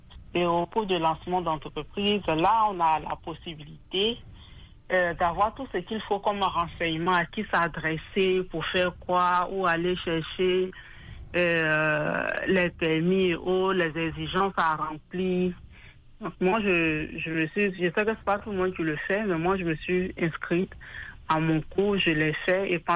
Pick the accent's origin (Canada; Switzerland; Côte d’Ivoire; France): Côte d’Ivoire; je suis ivoirienne.